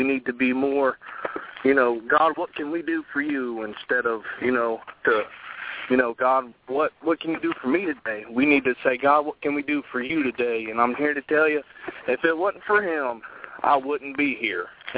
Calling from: Dayton, Ohio, United States; I'm located from Dayton, Ohio.

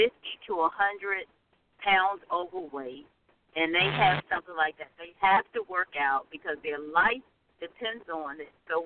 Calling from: North Carolina, United States; from North Carolina.

